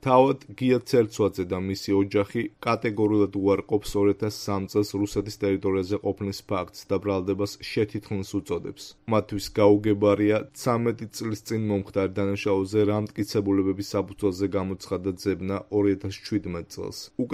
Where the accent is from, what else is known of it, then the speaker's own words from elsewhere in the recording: Sukhumi, Abkhazia, Georgia; რადგან მე თვითონ სოხუმიდან ვარ